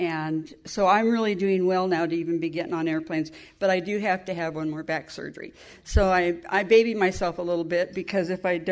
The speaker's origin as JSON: {"language": "English", "region": "California", "country": "United States", "said": "I come from California. I met my knight in shining armor in South Carolina."}